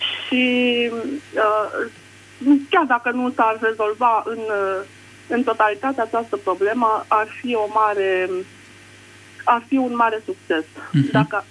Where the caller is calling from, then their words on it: Botoșani, Botoșani County, Romania; sunt din Botoșani.